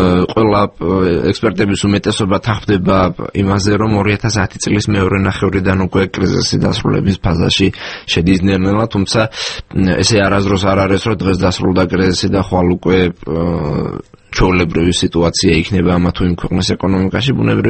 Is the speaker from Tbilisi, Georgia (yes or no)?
no; Samegrelo-Zemo Svaneti, Georgia; სამეგრელოში დავიბადე, გავიზარდე, სკოლა იქ დავამთავრე